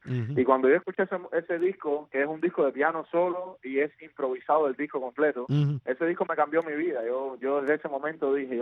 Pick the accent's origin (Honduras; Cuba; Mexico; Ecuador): Cuba; moved away as an adult; hasta que tuve 22, 23 años, que fue cuando me fui de Cuba